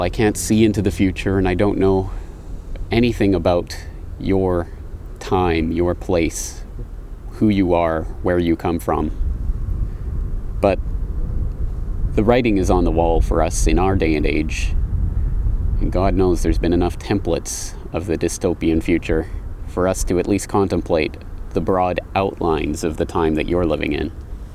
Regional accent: Canada; I come from Canada. And because I'm Canadian

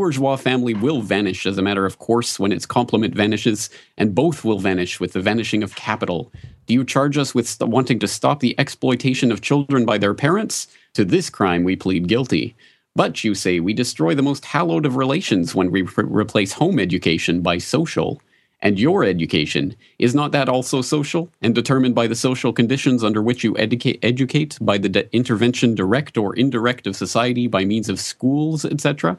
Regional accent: Canada; now in Japan; And it's certainly as a Canadian and as someone now in Japan, it's not something that manifests itself to that great a degree in, I think, any other culture that I've ever experienced.

